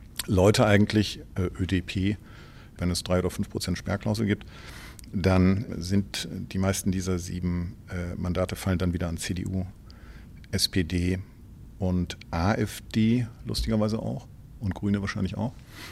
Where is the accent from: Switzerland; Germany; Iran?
Germany; denn in Deutschland wird es nicht so richtig begriffen, glaube ich, wie wir den Takt angeben als Deutsche in Europa.